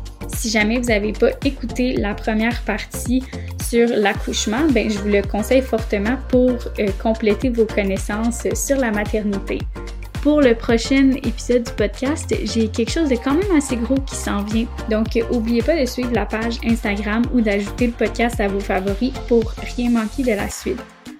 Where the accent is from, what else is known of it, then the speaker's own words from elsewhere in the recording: Quebec, Canada; moved away; quand je suis partie du Québec, pour parler un peu de moi